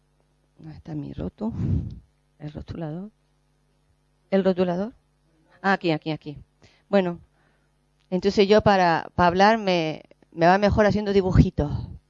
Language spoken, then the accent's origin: Spanish; Canary Islands, Spain; en toda España, que yo soy de Canarias, he estado en Palencia